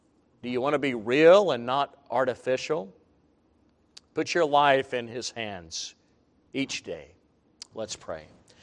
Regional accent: Southern US, United States; and yes, I grew up in the Bible Belt, okay?

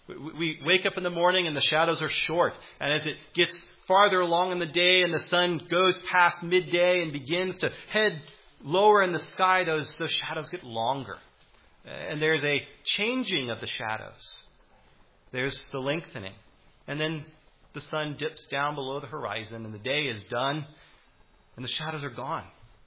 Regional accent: Alaska, United States; born or raised there

